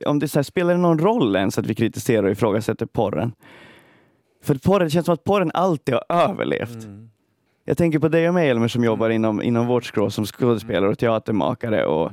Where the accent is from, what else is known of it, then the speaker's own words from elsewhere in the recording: Sweden; Jag är uppväxt i Sverige med en rysskräck och en russofobi som är ganska utbredd liksom i Sverige.